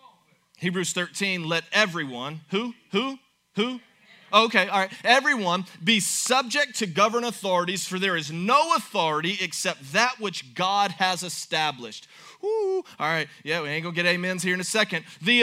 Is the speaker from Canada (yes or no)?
no; United States; I think as an American, it's a right.